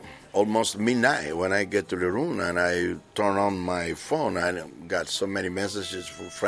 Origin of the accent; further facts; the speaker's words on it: Artemisa, Cuba; born there; English is a second language; I was born in Artemisa, which is a little village of the countryside of Cuba.